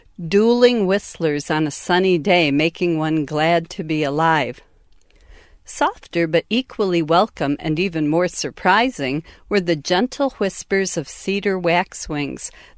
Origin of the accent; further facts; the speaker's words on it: Chicago, Illinois, United States; now in Duluth, United States; that one day my grandchildren will find the Duluth environment pretty similar to the environment I grew up in Chicago.